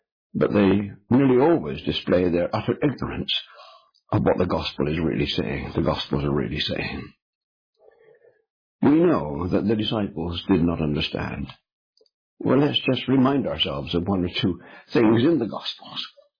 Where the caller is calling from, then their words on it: United Kingdom; I am speaking from the United Kingdom, and just to explain our culture here, because of the link of the state and church, it is by law essential for every school to have a religious assembly.